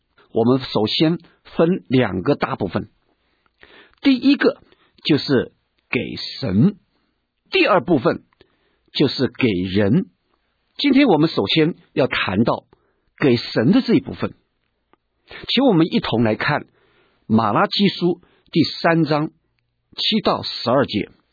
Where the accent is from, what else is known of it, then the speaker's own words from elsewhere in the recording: China; 所以我们中国人讲说有钱能使鬼推磨